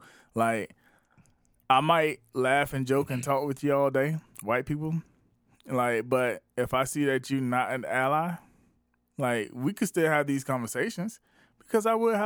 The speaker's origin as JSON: {"language": "English", "town": "Columbia", "region": "South Carolina", "country": "United States", "said": "Like, I'm from the Columbia area, and it's really only an hour and a half up the road"}